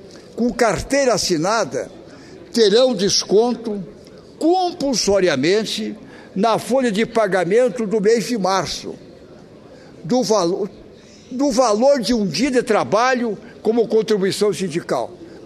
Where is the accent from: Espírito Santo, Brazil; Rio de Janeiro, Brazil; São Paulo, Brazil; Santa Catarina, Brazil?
Santa Catarina, Brazil; Antes de mais nada, também quero, até como catarinense, me solidarizar com o drama aqui exposto